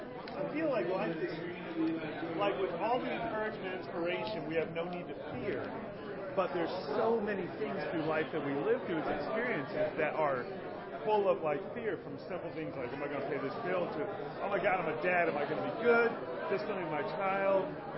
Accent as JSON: {"language": "English", "town": "Baltimore", "region": "Maryland", "country": "United States", "said": "from Baltimore."}